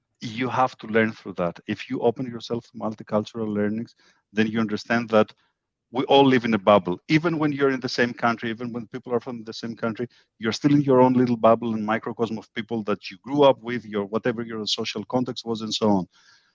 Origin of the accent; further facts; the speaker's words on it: Greece; also born or lived in Germany / United States / Brazil; because I was born and raised in Greece, but then I had the opportunity to study in Germany. I lived in the US, I lived in Brazil for a couple of years.